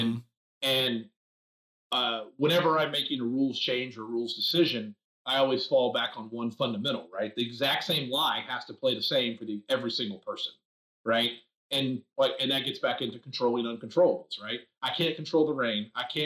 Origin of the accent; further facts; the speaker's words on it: Raleigh, North Carolina, United States; There's a hole in my hometown of Raleigh that literally has waves from boats